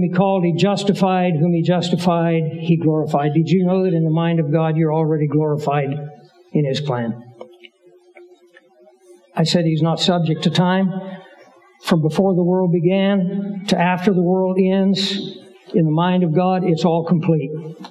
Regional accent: United States; I am an American. I am free.

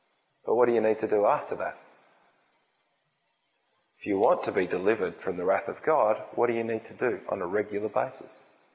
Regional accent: Australia; Here we are as an Australian people.

